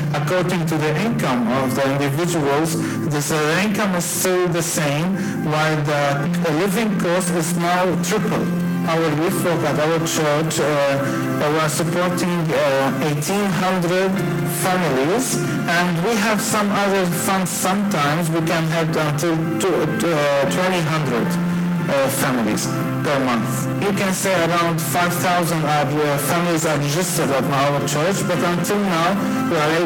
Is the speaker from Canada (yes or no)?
no; Kuwait; born there; English is a second language; also born or lived in Syria; My background is I was born in Kuwait. My mom is Lebanese and my father is Syrian. That's why I'm Syrian. And in 1998, we moved to Syria to live there.